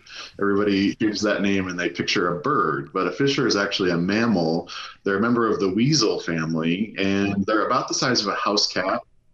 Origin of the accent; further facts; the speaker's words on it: Midwest, United States; You know, I'm a flatlander by birth growing up in the Midwest. And so having access to mountains and the coast really within a day's drive of one another is pretty incredible to me.